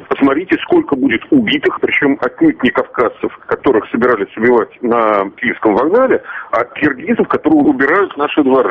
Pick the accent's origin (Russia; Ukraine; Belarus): Russia; Moscow; мы, москвичи